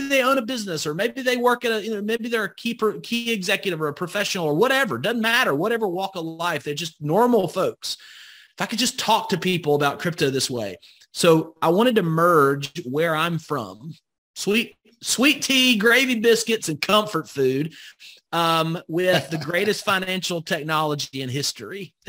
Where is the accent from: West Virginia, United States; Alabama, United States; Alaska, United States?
Alabama, United States; I grew up in Northwest Alabama, where we just say, y'all come on in and stay a while.